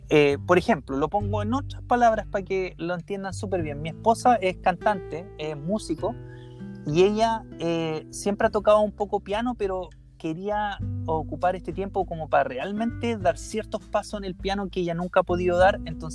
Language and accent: Spanish; Chile; disculpen mi cachai, pero soy bastante chileno en ese punto